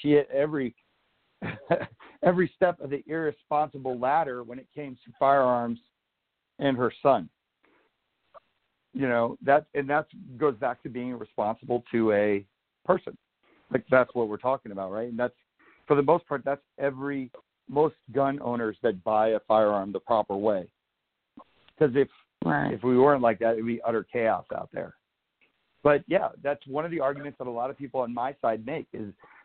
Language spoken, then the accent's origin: English; New Jersey, United States; now in Nevada, United States; Certain states like New Jersey, where I'm from, right? I live in Nevada now, but I'm from Jersey.